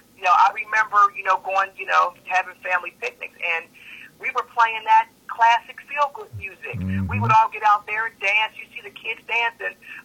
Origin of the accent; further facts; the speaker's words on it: Compton, California, United States; I'm from Compton.